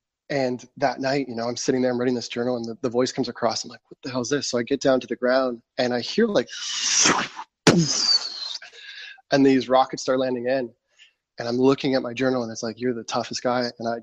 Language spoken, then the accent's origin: English; Canada; I'm Canadian, so 58 degrees Celsius was one of the hottest days there.